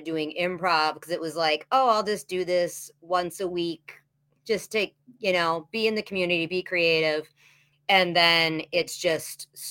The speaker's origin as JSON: {"language": "English", "town": "Chicago", "region": "Illinois", "country": "United States", "tie": "born or raised there", "also_born_or_lived": "Madison", "lives_now": "Milwaukee, United States", "said": "I'm from, like, I grew up in Chicago. Then I lived in Madison for a long time and now Milwaukee. So, yeah, definitely a Midwest girl"}